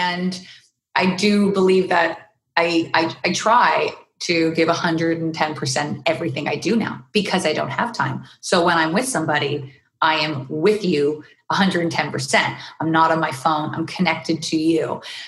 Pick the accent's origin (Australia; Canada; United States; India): Canada; I'm Canadian. We're celebrated for being nice.